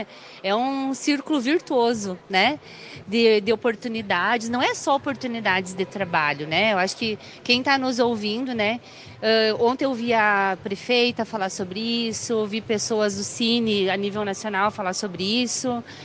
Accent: Soledade, Rio Grande do Sul, Brazil; E eu sou natural de Soledade

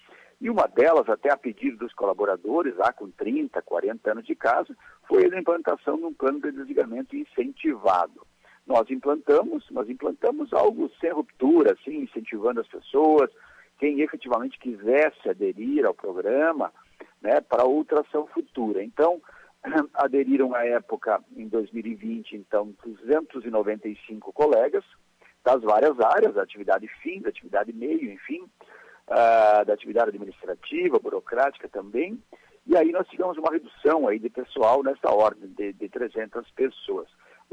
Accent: São Marcos, Rio Grande do Sul, Brazil; Nós que somos aqui da Serra, né, próximos aqui, natural de São Marcos, né

